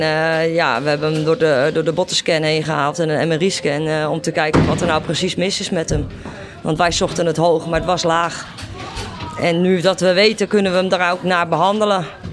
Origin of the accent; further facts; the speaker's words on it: Scheveningen, South Holland, Netherlands; Ik kom ook uit Scheveningen.